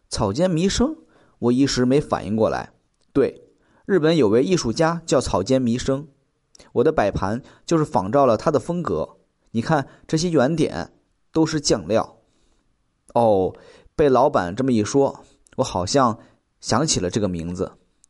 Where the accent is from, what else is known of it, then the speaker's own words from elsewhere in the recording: China; 我们中国人做美食讲究色香味意形气